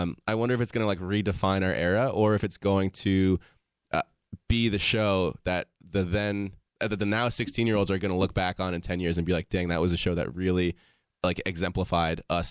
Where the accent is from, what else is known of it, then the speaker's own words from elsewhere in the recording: Colorado, United States; I was growing up in Colorado and I keep seeing the show of these beautiful people just living the absolute life in Southern California.